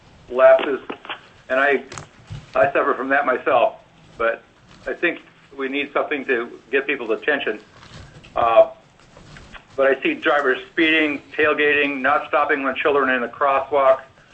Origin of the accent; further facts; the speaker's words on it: Fairbanks, Alaska, United States; I am from Fairbanks